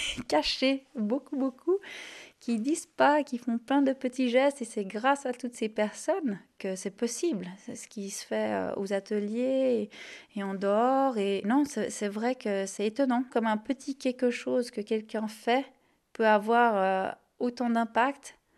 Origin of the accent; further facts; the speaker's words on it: Switzerland; now in Luzy, France; suis nouvelle habitante de Luzy depuis 2 ans environ. C'est pas ma région d'origine, donc moi je viens de Suisse, vous allez entendre l'accent.